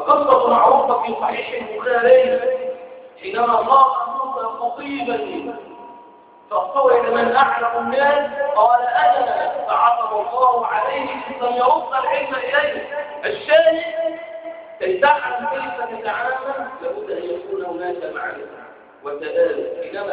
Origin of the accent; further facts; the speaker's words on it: Egypt; أما الآن عندنا في مصر فإما أن تكون معي فأنت صديق أو تكون علي فأنت يتيم